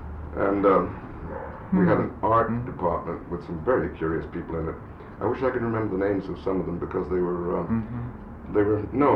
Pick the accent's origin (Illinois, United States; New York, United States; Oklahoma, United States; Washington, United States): New York, United States; Fordham; I was born up in Fordham, New York, when it was semi-rural.